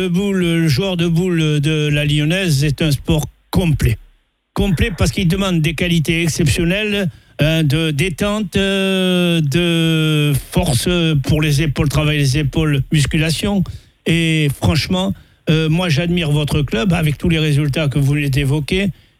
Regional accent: Algeria; Non, je suis d'Algérie.

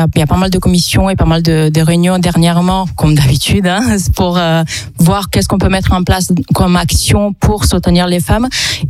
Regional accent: Romania; French is a second language; now in Montpellier, France; Je viens de Roumanie.

